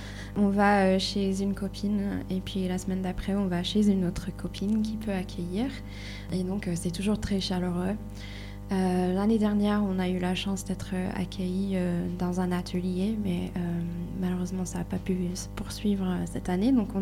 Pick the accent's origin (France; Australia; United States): United States; French is a second language; Pour l'anglais, c'est facile parce que je suis américaine, donc je peux aller avec la prononciation.